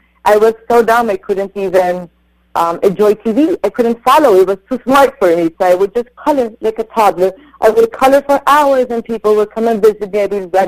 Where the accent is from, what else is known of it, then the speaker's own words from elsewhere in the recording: Colombia; now in Westport, United States; And I also want to start in Colombia, my home country.